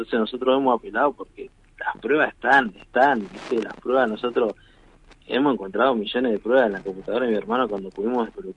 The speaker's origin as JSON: {"language": "Spanish", "town": "Sierra Grande", "region": "Río Negro", "country": "Argentina", "tie": "born or raised there", "said": "Los últimos dos nacimos acá en Sierra Grande."}